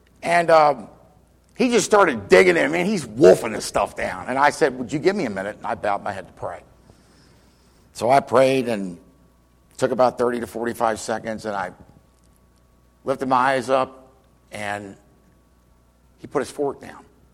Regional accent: Baltimore, Maryland, United States; accent: Maryland; now in Chicago, United States; I grew up in Baltimore, so forgive my Maryland hillbilly accent a little bit. I know when I came to Chicago, I told my wife, I thought you guys were from Mars.

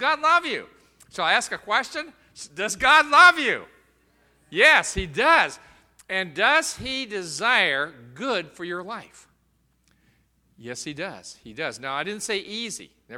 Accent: Florida, United States; I grew up there. I mean, you know, I grew up in Florida.

